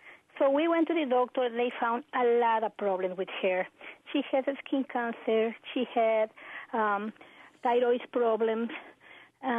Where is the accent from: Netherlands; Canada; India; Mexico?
Mexico; now in Champaign, United States; I'm from Mexico, and I brought my grandmother here because she was having a lot of health problems.